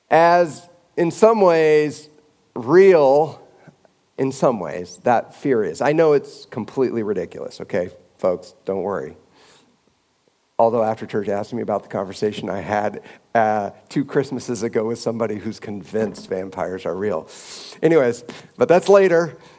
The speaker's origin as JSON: {"language": "English", "town": "Lynden", "region": "Washington", "country": "United States", "tie": "born or raised there", "said": "on Birch Bay Linden Road, where I grew up. I grew up in Linden, Washington"}